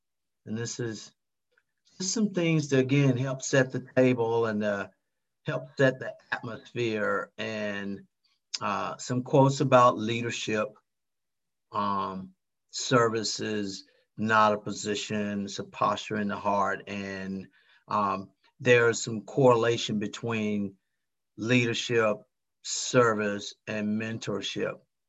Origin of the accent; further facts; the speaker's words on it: North Carolina, United States; now in Maryland, United States; I'm from Maryland. I'm actually from North Carolina. I live in Maryland, and I've been living here for 1,302 days and moving back to North Carolina in the summer.